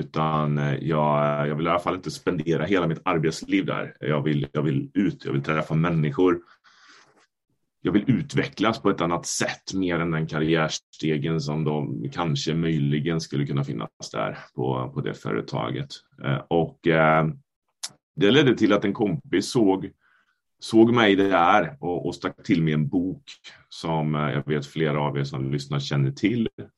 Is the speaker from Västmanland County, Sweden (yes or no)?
no; Västra Götaland County, Sweden; Jag växte upp i Skaraborg, en liten bit utanför Tidaholm.